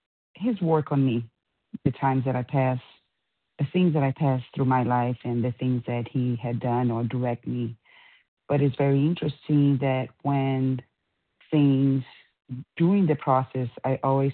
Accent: California, United States; I'm from California, compulsive operator.

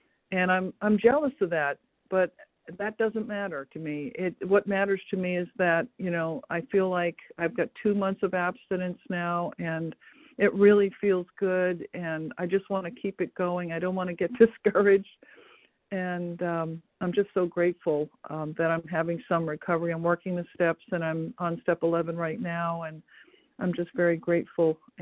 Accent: West Virginia, United States; I'm from West Virginia.

